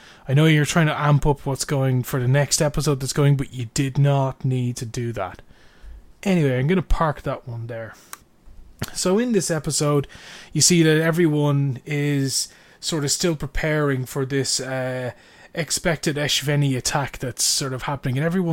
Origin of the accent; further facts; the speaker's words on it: Canada; Because we're Canadian.